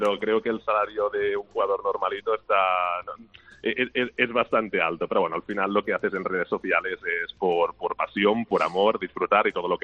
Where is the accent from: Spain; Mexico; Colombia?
Spain; Barcelona, Catalonia; No, yo soy de Barcelona, pero veraneaba también en Vilassar.